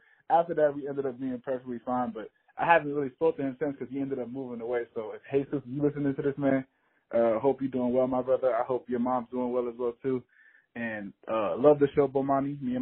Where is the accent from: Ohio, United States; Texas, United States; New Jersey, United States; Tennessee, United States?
New Jersey, United States; For some context, I'm from New Jersey